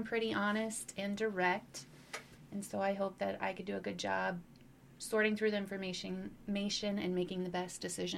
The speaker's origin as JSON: {"language": "English", "town": "Duncombe", "region": "Iowa", "country": "United States", "tie": "born or raised there", "said": "I grew up in Duncombe. And I graduated from Webster City. I went to AIB College after that. And I came back and married"}